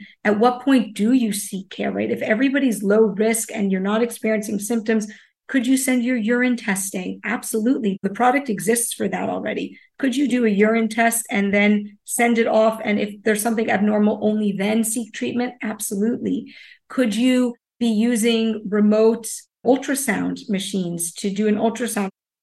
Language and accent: English; United States; Growing up in the United States and comparing it to what I see here, you can't really compare.